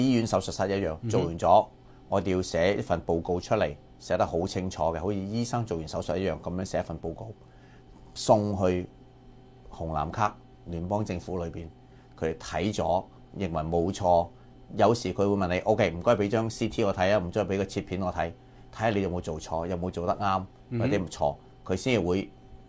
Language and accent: Cantonese; China; 呢個就係我哋可以幫到我哋中國人呢班嘅年紀大嘅人，可以慳翻唔少嘅錢。